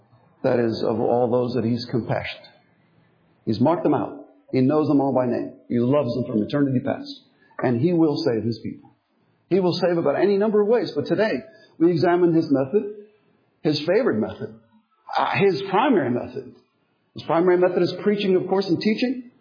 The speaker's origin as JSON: {"language": "English", "region": "Florida", "country": "United States", "tie": "born or raised there", "said": "Now, I was brought up in South Florida."}